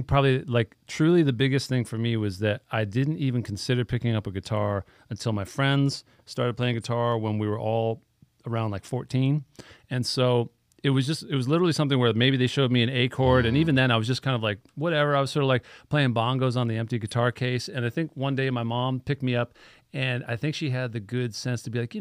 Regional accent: Hawaii, United States; I grew up in Hawaii, so he was playing a lot of gigs.

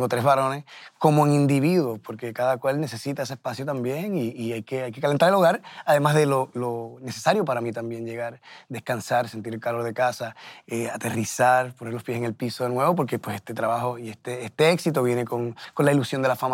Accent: Puerto Rico; moved away as an adult; also born or lived in Minnesota, United States; Yo me mudé de Puerto Rico a Minnesota antes de llegar a Nueva York. Entonces, pues, uno de mis lugares, uno de mis casas. Fue un momento muy bonito. Fui a la escuela de música allá. Fue mi primera experiencia viviendo solo fuera de Puerto Rico

